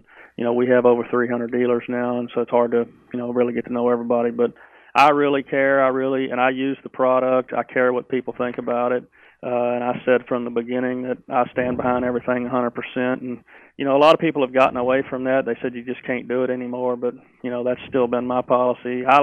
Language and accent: English; Texas, United States; Well, I grew up in Texas and mainly hunted in South Texas and really hunted all over South Texas prominently.